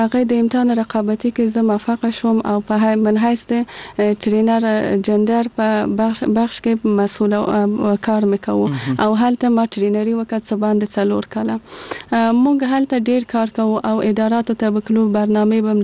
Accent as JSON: {"language": "Pashto", "region": "Kabul", "country": "Afghanistan", "tie": "born there", "said": "زه په کابل کې زغیدلې یم او دلته مجوون کړی."}